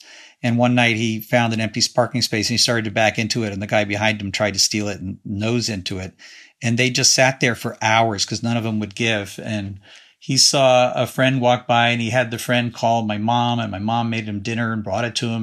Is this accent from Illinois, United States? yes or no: no; New York City, New York, United States; Because he had a car when we grew up in New York City, but he didn't have a garage.